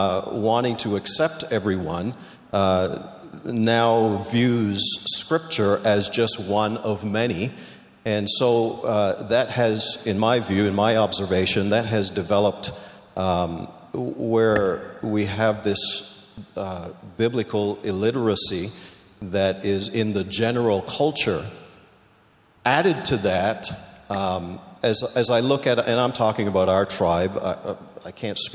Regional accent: Belize; now in Toronto, Canada; I did not have the privilege of growing up in Canada. I'm originally from Belize in Central America

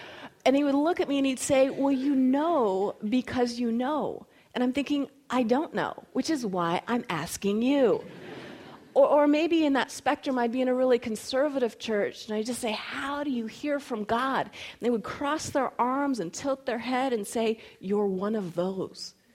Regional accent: Colorado, United States; also born or lived in Florida / North Carolina; even though I was born in Florida and grew up in North Carolina and primarily spent my formative years in Colorado, wherever we lived, we attended a different church or denomination.

